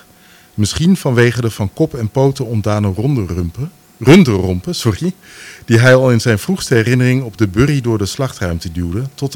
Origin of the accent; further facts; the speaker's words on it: Groningen, Netherlands; in het dorp waar ik vandaan kom, ook een Gronings dorp